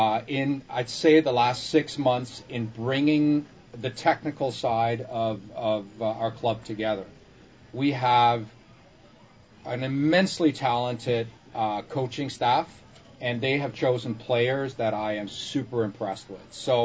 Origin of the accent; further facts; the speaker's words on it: Copenhagen, Capital Region of Denmark, Denmark; Because I grew up in Copenhagen, Denmark, and over there, soccer is really all about community and supporting your local team.